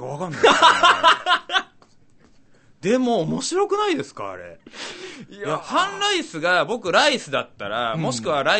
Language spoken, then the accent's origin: Japanese; Aichi, Japan; あの愛知県の中部地方っていうあの出身なんです